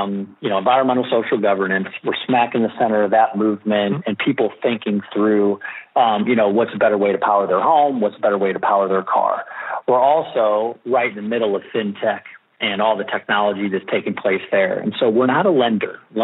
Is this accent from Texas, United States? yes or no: no; St. Louis, Missouri, United States; And it reminds me of where I'm from. I'm from Missouri, St. Louis, Missouri. So you know what it's like when you're in the heartland, you can feel that positive energy.